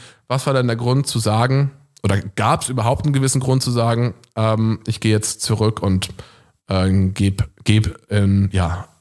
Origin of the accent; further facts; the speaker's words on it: Northern Germany, Germany; ich komme aus dem Norden